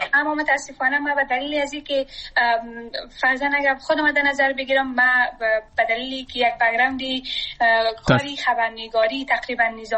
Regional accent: Afghanistan; now in abroad; من سرمایه وطنم هستم، من اونجا درس خواندم،

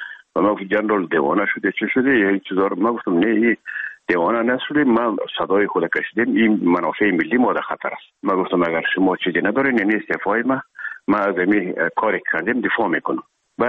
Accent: Herat, Afghanistan; moved away as an adult; now in Kabul, Afghanistan

